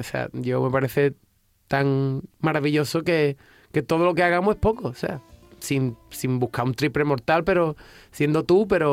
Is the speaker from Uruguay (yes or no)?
no; Rota, Andalusia, Spain; Mi pueblo es Rota, Cádiz. Un pueblo también increíble, lleno de gente buena y con muchísimas fiestas y buenos carnavales, buena Semana Santa, buenas ferias, buenas playas.